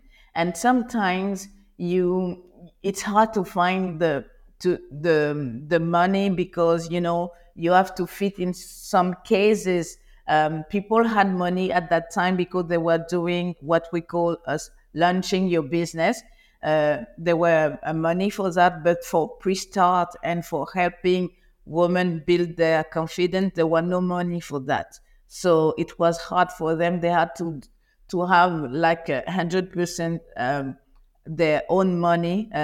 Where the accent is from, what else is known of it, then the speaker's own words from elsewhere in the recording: Côte d’Ivoire; also born or lived in Paris, France; I was born and raised in Ivory Coast. It's called the country of hospitality.